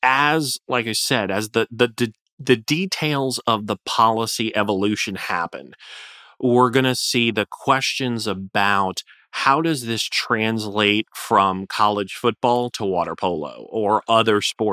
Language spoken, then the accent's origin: English; Florida, United States; Subsequent to California, Florida, my home state, had a piece of legislation introduced by a Republican and a Democrat together